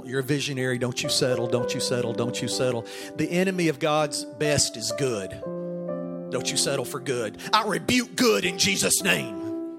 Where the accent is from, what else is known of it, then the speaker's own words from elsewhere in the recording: Spring Hill, Louisiana, United States; But Pastor, I'm from Spring Hill, Louisiana. That's where I was born and raised.